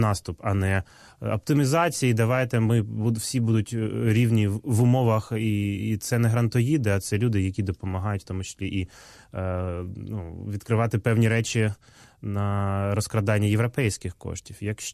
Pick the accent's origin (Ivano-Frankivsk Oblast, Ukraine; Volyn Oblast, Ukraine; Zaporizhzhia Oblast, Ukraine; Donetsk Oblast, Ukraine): Donetsk Oblast, Ukraine; я з Донеччини